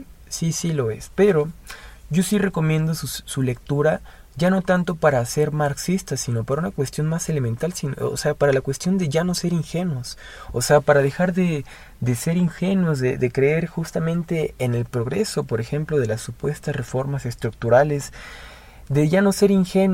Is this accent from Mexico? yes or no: yes; Mexico; vivimos nosotros como mexicanos asalariados, que vivimos como mexicanos precariados.